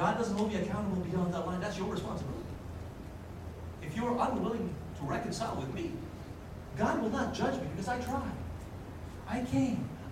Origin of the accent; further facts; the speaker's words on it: Philippines; I love Filipinos. I'm a Filipino.